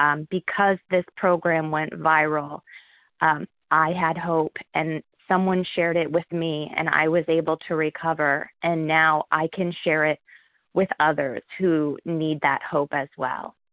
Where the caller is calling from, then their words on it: Harrisburg, Pennsylvania, United States; I'm calling from Harrisburg, Pennsylvania